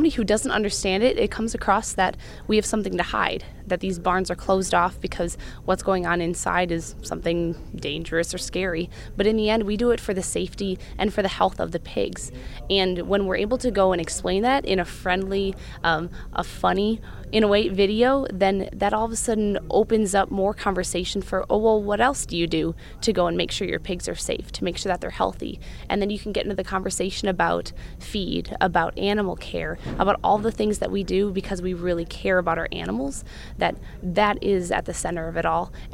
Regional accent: Goodhue, Minnesota, United States; studying Ag Communications and Ag Leadership from South Dakota State University, and I am from Goodhue, Minnesota.

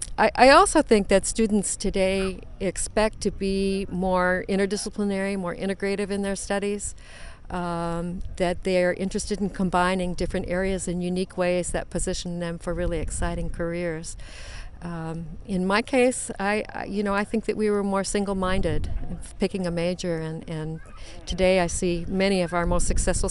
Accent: Michigan, United States; I was originally from Michigan, from a relatively small town that was in the middle of corn and bean country in the Lower Peninsula of Michigan.

